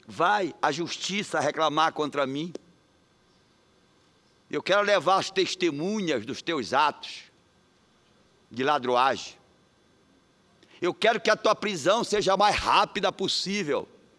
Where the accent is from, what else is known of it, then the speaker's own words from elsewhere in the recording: Pará, Brazil; nasci no Pará, me criei no Marajó, pobre, com decência, continuo pobre